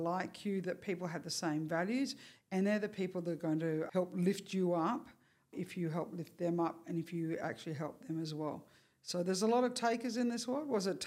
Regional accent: Perth, Western Australia, Australia; I grew up in Perth

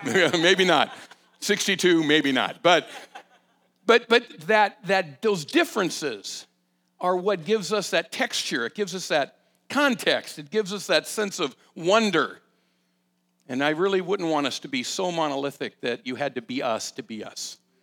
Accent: California, United States; also born or lived in Santa Cruz, United States; I was born in Santa Cruz, California, raised in Southern California, got saved in the Jesus movement

